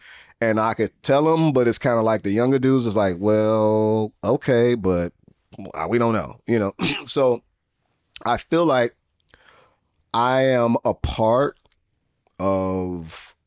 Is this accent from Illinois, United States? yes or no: yes; Chicago, Illinois, United States; now in Los Angeles, United States; And so I know that I have influence here in L.A., but man, I'm from Chicago.